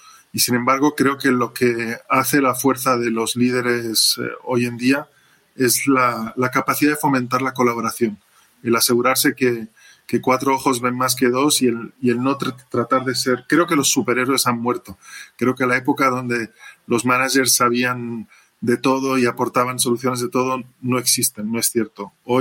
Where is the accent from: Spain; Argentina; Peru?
Spain; Madrid, Community of Madrid; nací y crecí en Madrid, pero de padres internacionales. Mi madre es escocesa y mi padre nació en Marruecos. Y decidieron llevarme a la escuela francesa